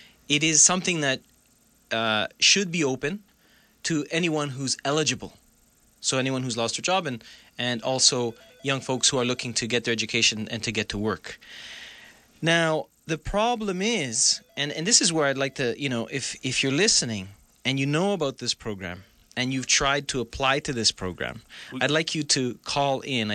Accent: Toronto, Ontario, Canada; I mean, I grew up here in Toronto.

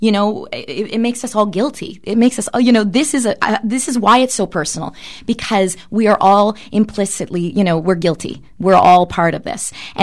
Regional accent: Manitoba, Canada; I'm from Manitoba. I'm a prairie girl. I grew up eating meat.

